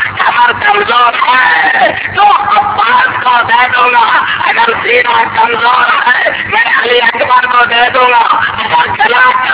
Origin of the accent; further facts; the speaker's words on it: India; یہاں کے انسان میں ہندوستان سے تعلق رکھتا ہوں